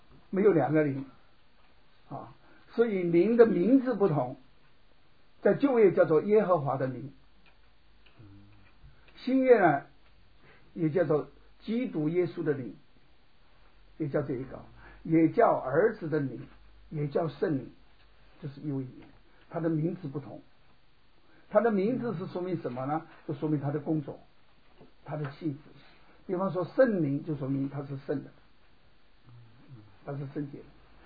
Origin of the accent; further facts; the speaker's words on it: Xiangtan, Hunan, China; 他们怎么用我们的湘潭说话呢？就是用我们家乡话在讲